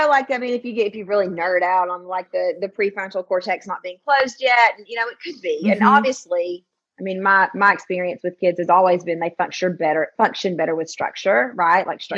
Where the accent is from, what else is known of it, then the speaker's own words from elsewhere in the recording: the South, United States; So, I mean, obviously I grew up in the South.